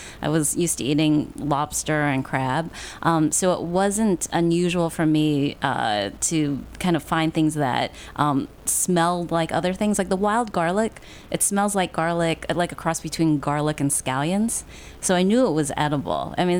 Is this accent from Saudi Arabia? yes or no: no; Queens, New York, United States; I grew up in Flushing, Queens, so it's awesome. pretty urban, yes.